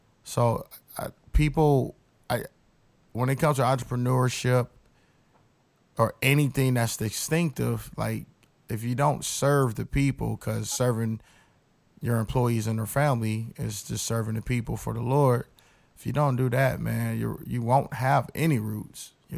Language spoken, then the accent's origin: English; the South, United States; I'm from the South, or I used to live in the South, and for me, man, I used to watch the band growing up